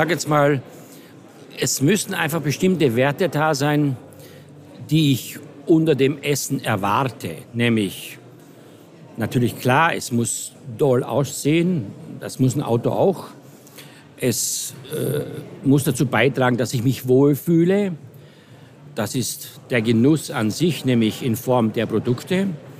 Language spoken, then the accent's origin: German; Austria; Ich bin in Österreich auf einem Bauernhof aufgewachsen. Wir lebten nur von dem, was wir selber produziert haben.